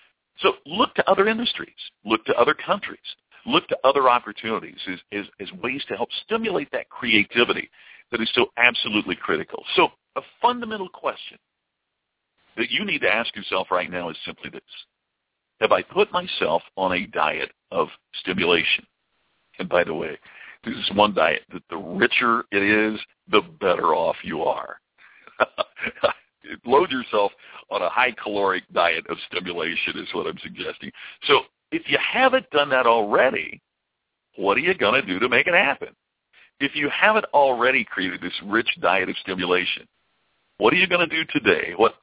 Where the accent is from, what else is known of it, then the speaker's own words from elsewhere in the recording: Louisville, Kentucky, United States; I grew up in the Louisville area, but had never been in the deep South until our family took a vacation when I was in the third grade.